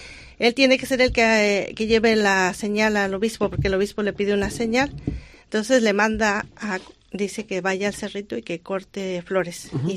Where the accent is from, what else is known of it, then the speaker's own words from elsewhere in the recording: Mexico; now in Vitoria, Spain; soy mexicana y soy religiosa cooperadora de Betania. Tengo 9 años en Vitoria.